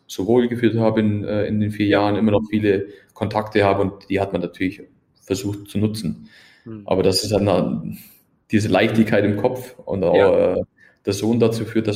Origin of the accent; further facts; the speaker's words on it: Füssen, Bavaria, Germany; Ich bin aus Füssen und liebe meine Heimat und bin auch wahnsinnig heimatverbunden und wollte auch nie wieder weg.